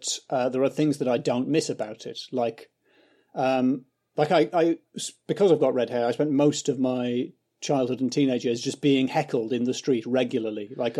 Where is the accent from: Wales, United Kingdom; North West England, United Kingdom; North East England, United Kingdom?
North East England, United Kingdom; now in London, United Kingdom; I grew up in County Durham, and I'm middle class by Durham standards. Both my parents worked, and I talk like this. So I was very, very middle class. And then I moved to London